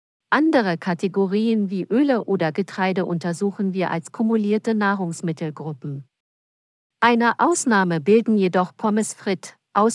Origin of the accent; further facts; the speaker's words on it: Baden-Württemberg, Germany; Ich komme aus Baden-Württemberg